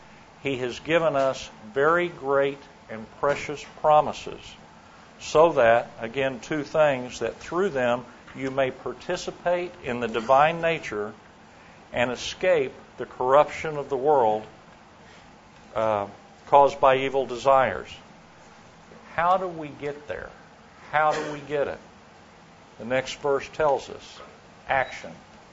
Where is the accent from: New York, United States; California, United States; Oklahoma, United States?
Oklahoma, United States; Oklahoma City; I said my name … I'm from Oklahoma City, married to my bride, Neanne. We've been married for 34 years.